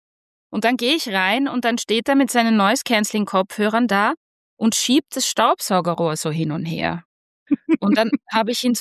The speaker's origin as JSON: {"language": "German", "country": "Germany", "said": "ich komme aus Deutschland, aber mein Vater ist aus Wiener Neustadt."}